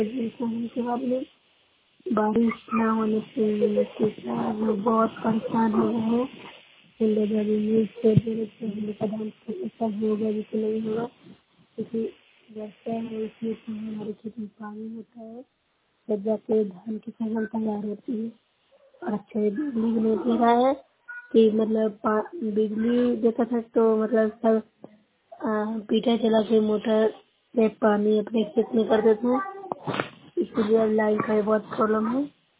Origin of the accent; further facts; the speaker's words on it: Bihar, India; मैं नौ से अबलग से हूँ, जिला नालंदा के निवासी हूँ।